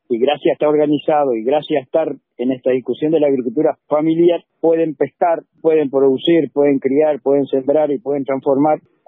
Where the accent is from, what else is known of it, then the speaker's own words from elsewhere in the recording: Santa Fe, Argentina; porque todos somos santafesinos y todos tenemos ganas de producir